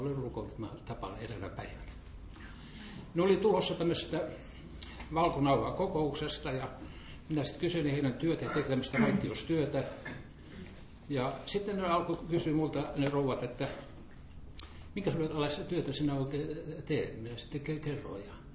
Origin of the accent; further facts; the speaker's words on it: Pori, Satakunta, Finland; mä oon Porista lähtöisin